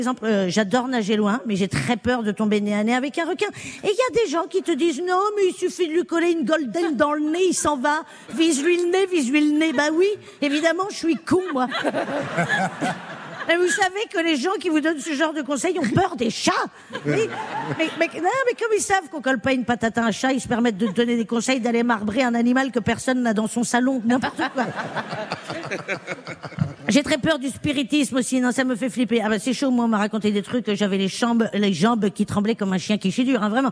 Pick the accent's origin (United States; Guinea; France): France; Strasbourg, Grand Est; Je suis strasbourgeoise.